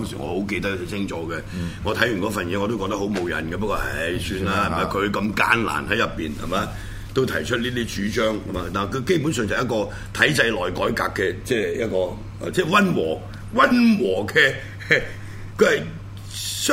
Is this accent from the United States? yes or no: no; China; 作為一個中國人個悲哀嘅地方就喺呢度啊嘛